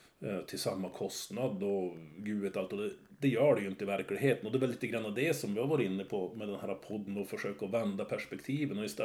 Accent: Västerbotten County, Sweden; Du är värmländska, jag är västerbottning.

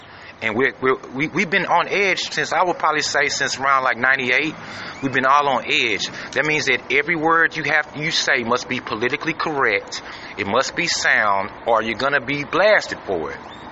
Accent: Texas, United States; as a Texan, as an American, quite frankly, we're smarter than that.

